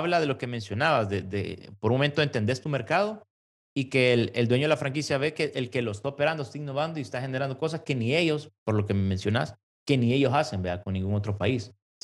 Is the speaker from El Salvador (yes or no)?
yes; El Salvador; como región y como salvadoreños nos debemos sentir orgullosos.